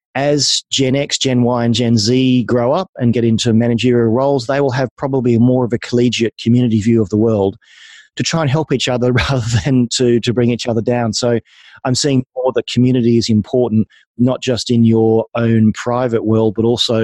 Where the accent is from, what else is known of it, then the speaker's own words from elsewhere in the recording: Australia; now in London, United Kingdom; I'm obviously Australian. I now live in London, lived here for 13 years